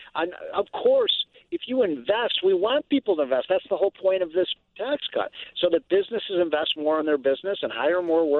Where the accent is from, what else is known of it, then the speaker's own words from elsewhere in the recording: Chicago, Illinois, United States; Yeah, first of all, I think you guys know, I'm from Chicago, and what's happened in that state is a sad, sad commentary